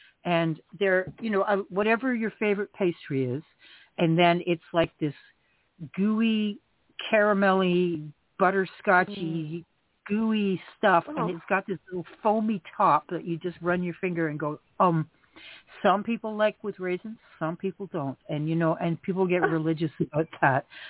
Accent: Canada; since you're all from the USA and I'm from Canada and nobody has heard

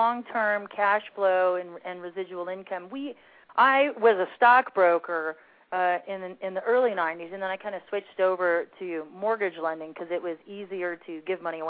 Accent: Arizona, United States; born there; I said my ancestors aren't from here, but I was born here in Arizona.

